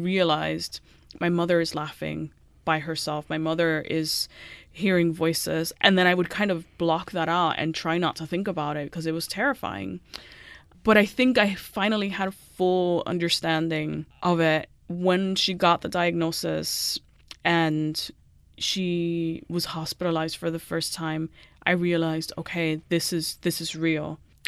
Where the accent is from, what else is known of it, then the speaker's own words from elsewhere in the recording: Miami Beach, Florida, United States; And I was a closeted queer kid growing up in Miami Beach, which later became kind of like a gay mecca.